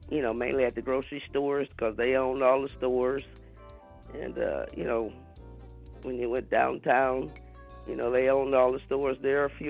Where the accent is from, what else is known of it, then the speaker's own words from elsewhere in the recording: Augusta, Georgia, United States; As a black growing up in Augusta, you, like I said, you stayed in your space.